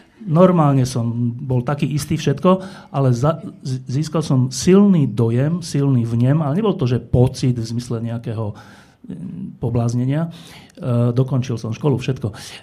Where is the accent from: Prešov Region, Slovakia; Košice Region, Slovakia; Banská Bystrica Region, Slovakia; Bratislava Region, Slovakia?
Bratislava Region, Slovakia; Bratislava; Ja keď som mal asi 18 alebo 19 rokov, ja som bol z tej Petržalky, odkiaľ sú všetci ministri teda.